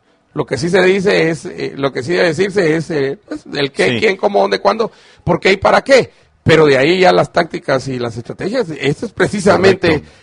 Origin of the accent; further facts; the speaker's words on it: Chimaltenango, Guatemala; por mi pueblo, de Chimaltenango.